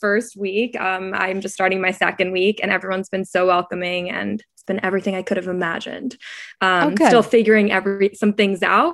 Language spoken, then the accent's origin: English; New York City, New York, United States; also born or lived in Providence; But I'm from New York City originally, and I went to college at Brown University in Providence, Rhode Island.